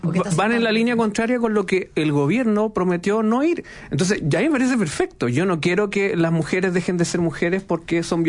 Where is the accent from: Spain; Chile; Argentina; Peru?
Chile; ¿cuál es la única bandera que nos identifica como chilenos? La bandera chilena.